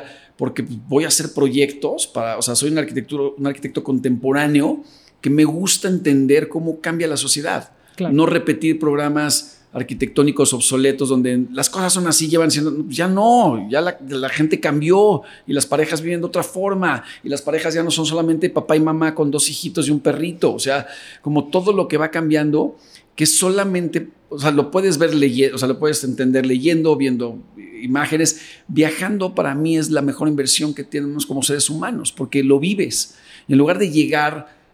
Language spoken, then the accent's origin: Spanish; Mexico; poderles traer algo de mi visión como mexicano ahora a esa parte del mundo.